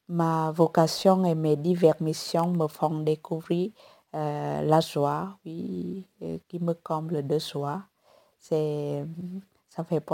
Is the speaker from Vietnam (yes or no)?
yes; Central Highlands, Vietnam; Ma vie était semblable à celle de tant d'autres jeunes filles des hauts plateaux au Vietnam.